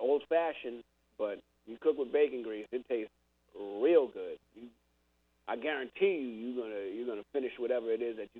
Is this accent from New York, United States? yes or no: yes; New York City, New York, United States; I grew up in New York City, and you don't grill in apartment buildings.